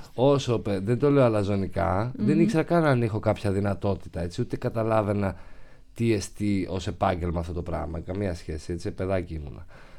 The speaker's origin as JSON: {"language": "Greek", "town": "Chalkida", "region": "Central Greece", "country": "Greece", "tie": "born or raised there", "also_born_or_lived": "Arta", "said": "Ο μπαμπάς μου και εμένα από εκεί, ναι."}